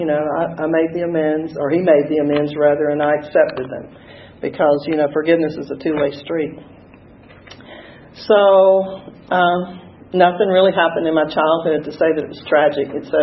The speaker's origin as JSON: {"language": "English", "town": "Sparks", "region": "Georgia", "country": "United States", "tie": "born or raised there", "also_born_or_lived": "Nashville, Georgia", "said": "I was born in a little town in South Georgia. It was called Sparks. Well, actually, I was born in Berrien County, but that's Nashville, Georgia, and we moved to Sparks."}